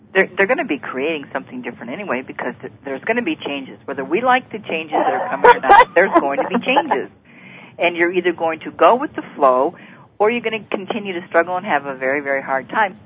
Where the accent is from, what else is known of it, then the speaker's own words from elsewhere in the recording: Richmond, Missouri, United States; Cool. I grew up around Richmond, Missouri, actually.